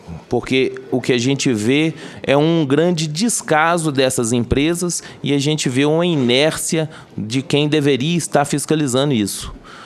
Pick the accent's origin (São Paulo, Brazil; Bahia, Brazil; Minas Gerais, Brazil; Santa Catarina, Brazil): Minas Gerais, Brazil; eu sou lá de Minas, como eu disse anteriormente